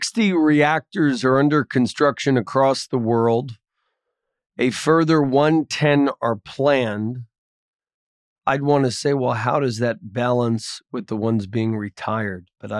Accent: Oyster Creek, New Jersey, United States; Well, I grew up in Oyster Creek, New Jersey, and played in the Oyster Creek. So that might be what's wrong with me.

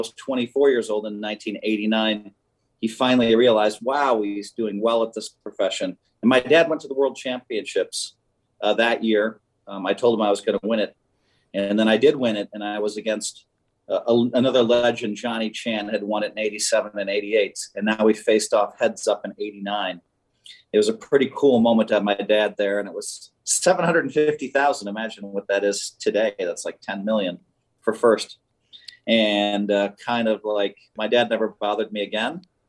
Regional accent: Madison, Wisconsin, United States; Well, I mean, I grew up in Madison, and you know, football Saturdays are a huge deal there.

